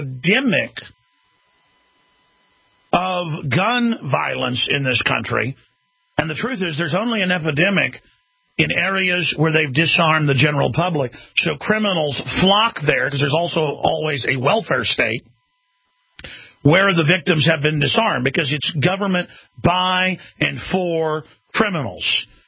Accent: Dallas, Texas, United States; And growing up, I mean, I grew up in Dallas, where almost every year people were killed by tornadoes.

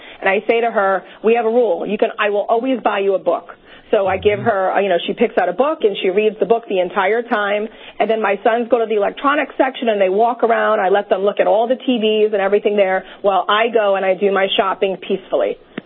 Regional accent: Rhode Island, United States; but you are 100% correct because I'm from Rhode Island.

